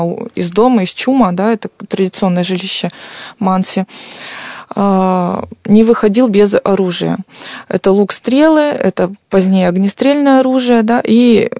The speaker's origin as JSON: {"language": "Russian", "region": "Urals", "country": "Russia", "said": "я всех допытываю, а кто же мы такие уральцы?"}